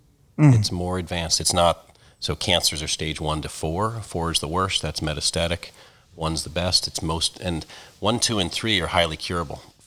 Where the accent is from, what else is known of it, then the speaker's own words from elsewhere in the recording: Baltimore, Maryland, United States; also born or lived in Philadelphia, United States; but I grew up in Baltimore and spent years in Philly.